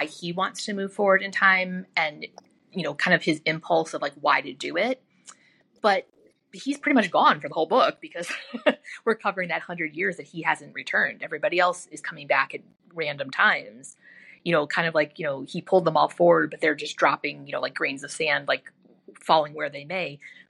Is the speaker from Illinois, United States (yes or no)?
yes; Chicago, Illinois, United States; So I'm from the Chicagoland area. Like, I'm not from Toledo.